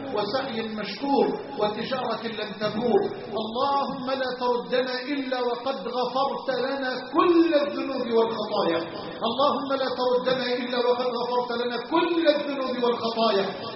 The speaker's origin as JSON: {"language": "Arabic", "country": "Egypt", "said": "اللهم اجعل بلدنا مصر أمنا أمانا سخاء رخاء"}